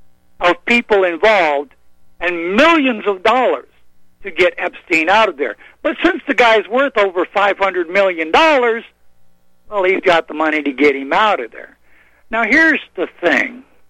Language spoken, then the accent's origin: English; Deep South, United States; I'm from the Deep South, folks.